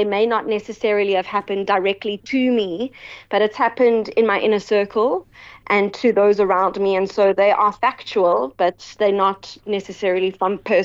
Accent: Johannesburg, Gauteng, South Africa; Also coming now to Joburg, I'm originally from Joburg, so a lot of my old contemporaries, my family friends, my granny's friends

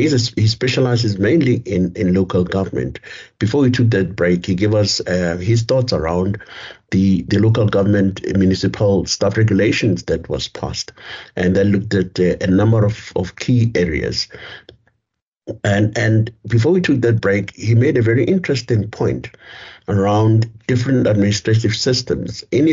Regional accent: South Africa; that seems to be what characterizes us as a South African

